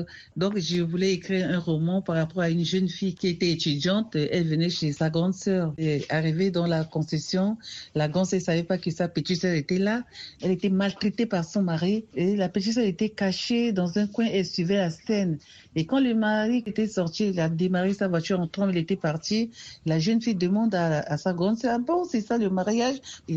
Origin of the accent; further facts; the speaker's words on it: Central African Republic; Il y a un très grand festival international de conte et de l'oralité chaque année chez nous en Centrafrique